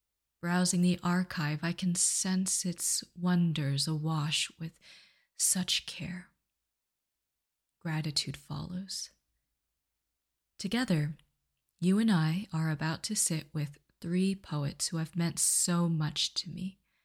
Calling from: Blacksburg, Virginia, United States; I'm speaking from Blacksburg, Virginia.

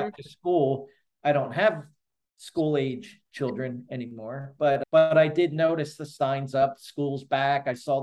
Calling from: Naples, Florida, United States; And I'm calling from Naples, Florida.

